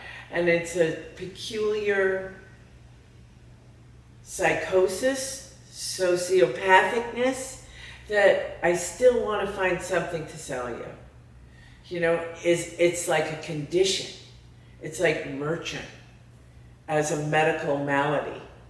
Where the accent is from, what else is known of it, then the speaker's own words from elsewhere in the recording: Connecticut, United States; I grew up in Connecticut. Everyone in my family was white collar, they were lawyers and all that kind of thing.